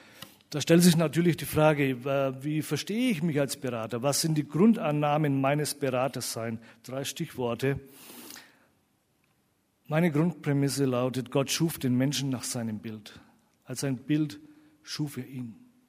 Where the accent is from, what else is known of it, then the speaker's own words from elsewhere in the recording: Bavaria, Germany; So, ich komme aus Franken und die Schwaben sind auch so ähnlich gestrickt.